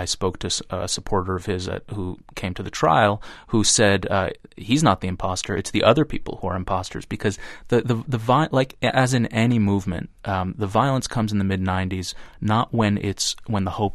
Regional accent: Buffalo, New York, United States; When I was growing up in Buffalo, the big story was not abortion. It was plant closings and job losses

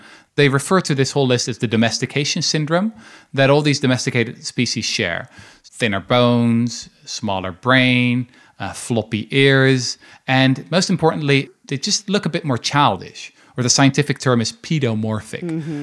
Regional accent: Netherlands; I'm from the Netherlands.

